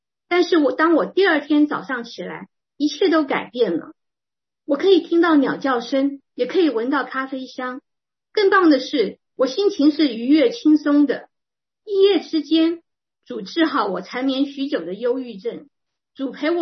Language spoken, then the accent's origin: Chinese; Taiwan; 我是来自台湾的